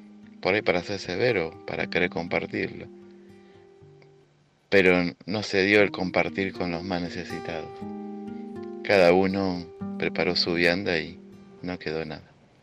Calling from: San Bernardo, Santiago Metropolitan, Chile; de San Bernardo.

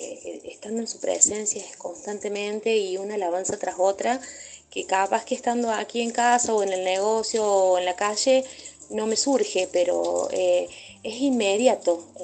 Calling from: Río Cuarto, Córdoba, Argentina; de Río Cuarto

